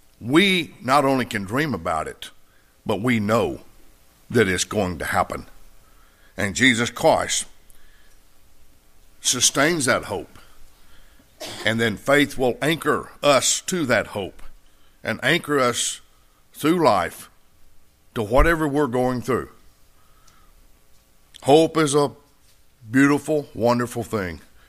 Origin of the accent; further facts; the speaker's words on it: Mississippi, United States; I come from that area over near Tupelo, and I come from